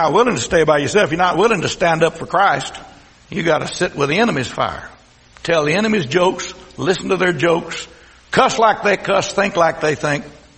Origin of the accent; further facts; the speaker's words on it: Texas, United States; accent: Texas twang; Now, you can tell I've got a Texas twang. I was raised in Texas. All of my college and all of my teaching English and history didn't change this Texas twang.